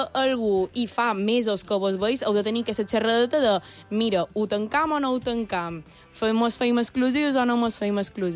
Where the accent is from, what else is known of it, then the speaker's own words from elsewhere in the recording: Palma, Balearic Islands, Spain; Soc una lota de Palma